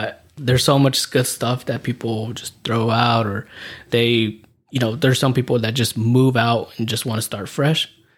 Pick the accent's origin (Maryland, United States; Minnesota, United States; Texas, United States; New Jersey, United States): Texas, United States; San Antonio; born there; also born or lived in Liberal / College Station; now in Katy, United States; I was born in San Antonio.